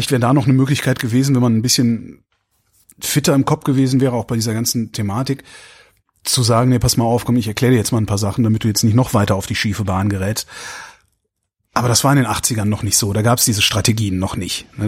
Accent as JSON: {"language": "German", "town": "Cologne", "region": "North Rhine-Westphalia", "country": "Germany", "tie": "born or raised there", "said": "Und ich bin aufgewachsen im Rheinland. Also das ist in der Köln, also praktisch in Köln."}